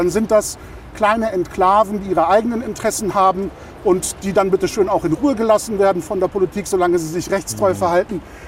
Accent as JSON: {"language": "German", "town": "Lübeck", "region": "Schleswig-Holstein", "country": "Germany", "tie": "born or raised there", "said": "so wie ich im Großwerden in Lübeck die Altstadtkirchen als meine Kirchen verstanden habe, als meine Heimat."}